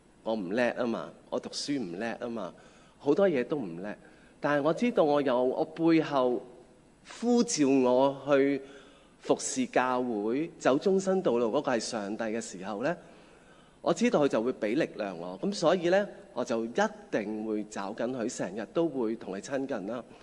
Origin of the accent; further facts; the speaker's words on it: Hong Kong; 今日咧，我哋香港人或者我哋在座嘅弟兄姊妹